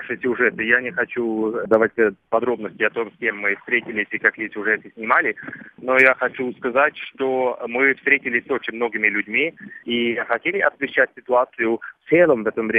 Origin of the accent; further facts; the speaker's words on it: Norway; Russian is a second language; Я приехал из Норвегии, но я постоянно путешествую по России по отдельным темам.